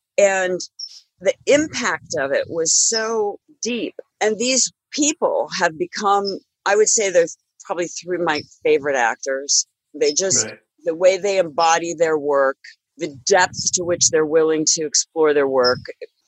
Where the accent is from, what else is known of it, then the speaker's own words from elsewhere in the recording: Pennsylvania, United States; In a little town in Pennsylvania, near the Great Lakes, near the seaports, like Lake Erie, Lake Michigan, all those lakes.